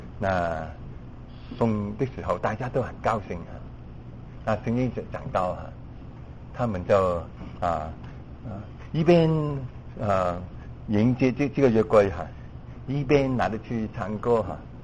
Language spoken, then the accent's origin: Chinese; China; 我们中国人就说